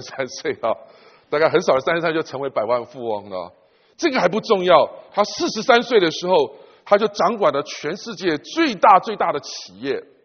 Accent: Guangdong, China; 我们广东人很喜欢讲什么时候赚了第一桶金

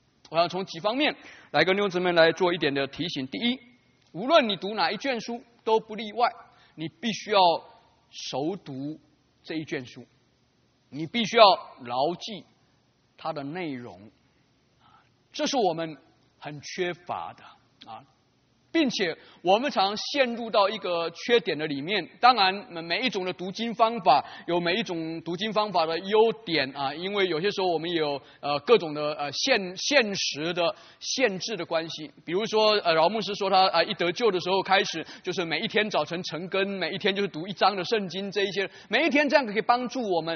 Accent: Taiwan; also born or lived in Taipei; 的时候谈到我自己的家乡啊，因为那是一个在台湾等于与世隔绝的地方啊。

